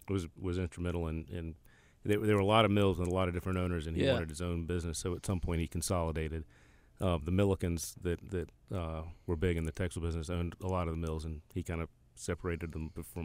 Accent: Campobello, South Carolina, United States; I grew up in Campobello, about 20 minutes outside on a farm, cattle farm.

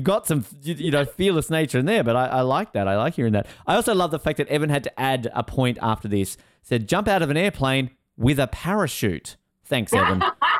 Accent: Tasmania, Australia; now in Sydney, Australia; I'm from Tasmania, so, you know.

